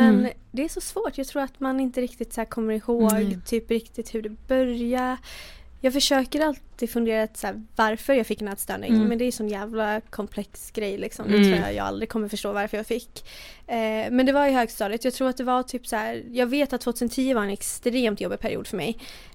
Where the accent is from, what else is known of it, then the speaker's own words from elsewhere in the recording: Borås, Västra Götaland County, Sweden; also born or lived in United States; Jag är uppväxt i Borås, sen bodde jag i USA i 2,5 år.